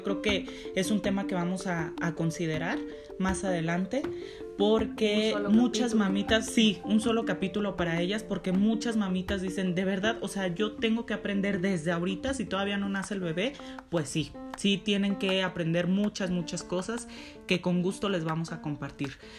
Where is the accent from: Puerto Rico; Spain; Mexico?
Mexico; Morelia, Michoacán; now in Mexico City, Mexico; yo soy de Morelia, Michoacán. Ahí estudié la licenciatura en la Universidad Latina de América y después decidí mudarme a la Ciudad de México en el año 2016